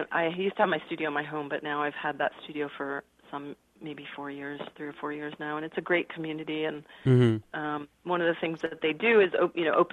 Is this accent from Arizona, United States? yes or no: no; Connecticut, United States; also born or lived in New York; I was born in New York. I grew up mostly in Connecticut, and then went to college in Massachusetts, and then moved back to New York